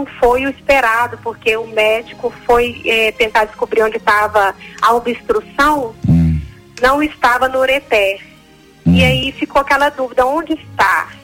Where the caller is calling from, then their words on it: Pará de Minas, Minas Gerais, Brazil; Eu falo de Pará de Minas, Minas Gerais.